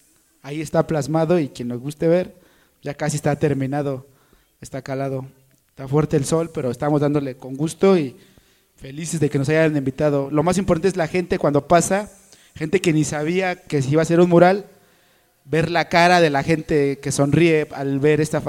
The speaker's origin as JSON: {"language": "Spanish", "town": "Xochimilco", "region": "Mexico City", "country": "Mexico", "said": "vengo de acá abajo de Xochimilco."}